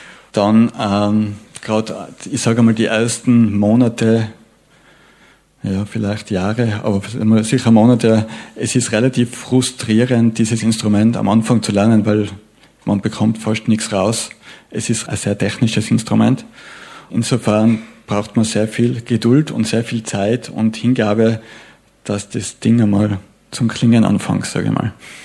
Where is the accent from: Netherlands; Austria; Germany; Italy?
Austria; Tyrol; wenn ich jetzt dem Veranstalter anbiete, ein Konzert für indisch-klassische Musik, habe ich als Tiroler fast keine Chance.